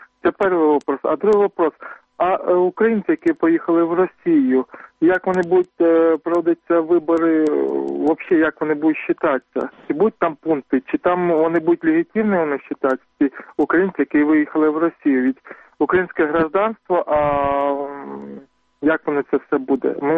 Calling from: Lubny, Poltava Oblast, Ukraine; я з Лубнів.

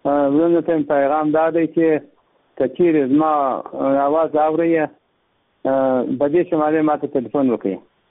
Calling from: Baghran, Helmand, Afghanistan; moved away; د هلمند ولایت د باغران ولسوالۍ یم.

